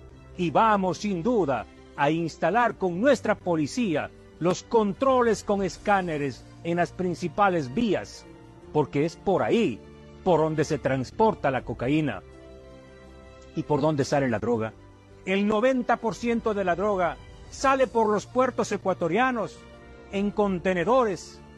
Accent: Colombia; Y el 98% de la industrialización de la cocaína no se produce aquí en este país, en Colombia.

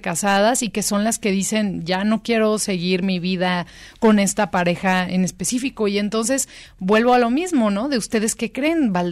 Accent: Mexico; nos acercamos como mexicanos

